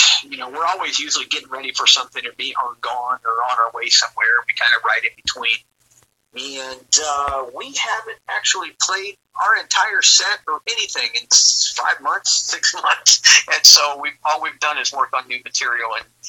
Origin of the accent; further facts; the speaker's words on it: the South, United States; You know, we're from the South, and rock and roll and country music has always just been kind of peanut butter and chocolate, you know.